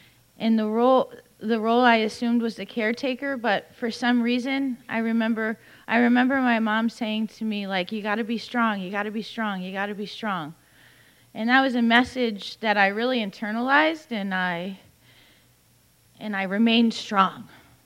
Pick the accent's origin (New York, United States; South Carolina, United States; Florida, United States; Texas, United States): Florida, United States; Miami; I'm born and raised in Miami, Florida. I'm a local.